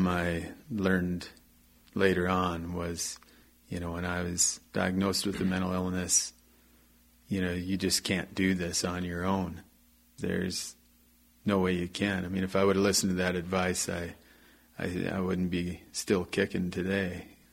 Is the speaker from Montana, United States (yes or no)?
yes; Plentywood, Montana, United States; We were in northeast Montana, up in Plentywood. And then I grew up working on a farm and ranch north of Plentywood.